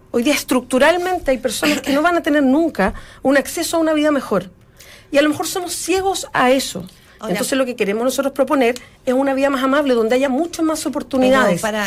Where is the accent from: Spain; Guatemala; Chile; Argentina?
Chile; para encontrarnos como chilenos